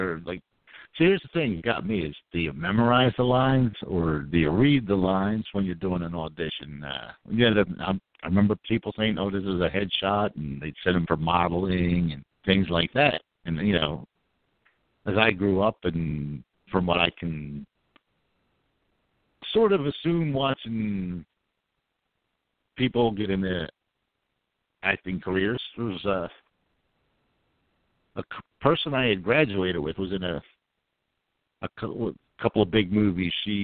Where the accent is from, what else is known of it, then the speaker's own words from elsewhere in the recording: New Jersey, United States; I'm an Italian. I'm from New Jersey.